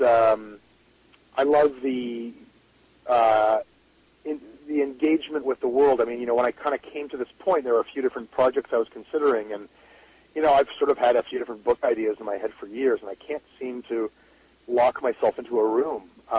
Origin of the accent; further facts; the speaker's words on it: Canada; in Canada is a smaller country, and I am Canadian